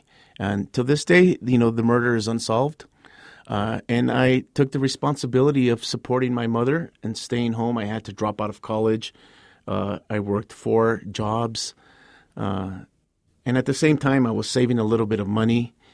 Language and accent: English; Los Angeles, California, United States; Five children growing up in Los Angeles, California. We were poor.